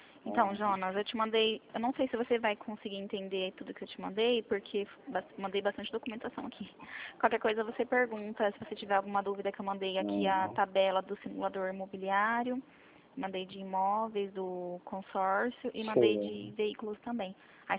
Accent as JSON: {"language": "Portuguese", "town": "Presidente Prudente", "region": "São Paulo", "country": "Brazil", "said": "Presidente Prudente, Estado de São Paulo."}